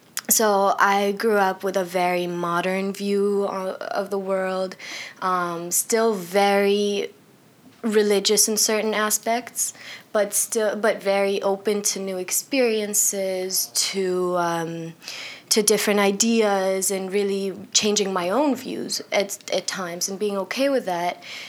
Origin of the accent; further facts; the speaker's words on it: Dubai, United Arab Emirates; now in United States; I'm a Palestinian born and raised in Dubai. I'm a practicing Muslim, and I'm a junior here at Penn State.